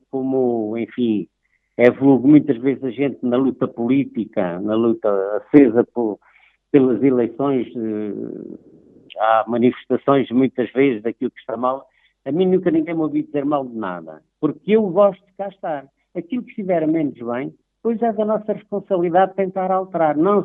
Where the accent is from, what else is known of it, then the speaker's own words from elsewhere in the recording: Covilhã, Castelo Branco, Portugal; A Covilhã é a minha terra, é onde eu me sinto bem, é a terra em que eu tenho orgulho